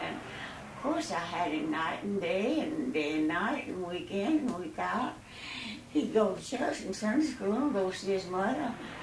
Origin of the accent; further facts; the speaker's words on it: Geneva, Florida, United States; born there; No. I was born in Geneva.